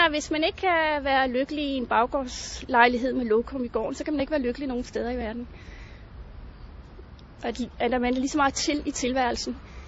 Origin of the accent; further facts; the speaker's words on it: Copenhagen, Capital Region of Denmark, Denmark; det lokale stof i romanen, det er så blevet min opvækst her i Nansensgade.